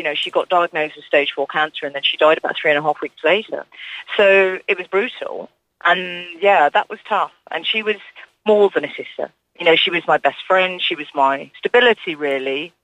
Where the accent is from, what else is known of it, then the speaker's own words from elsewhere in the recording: London, United Kingdom; we grew up in Highgate in North London